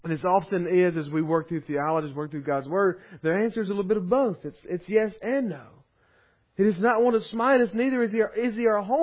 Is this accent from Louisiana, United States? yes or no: yes; Ouachita Parish, Louisiana, United States; born there; I'm at home. I was born right here in Wichita Parish. I've never been exiled, never planned to be exiled.